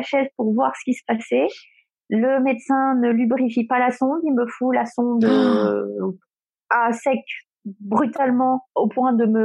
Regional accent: Grenoble, Auvergne-Rhône-Alpes, France; moi je suis grenobloise.

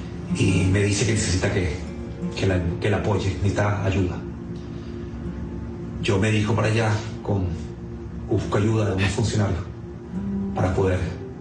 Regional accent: Chile; now in Maracay, Venezuela; Soy chileno residente.

